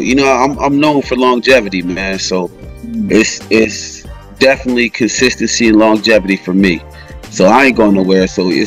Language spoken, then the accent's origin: English; Wilmington, Delaware, United States; now in Tampa, United States; Well, I'm not from here, so this was me leaving. I'm from Wilmington, Delaware.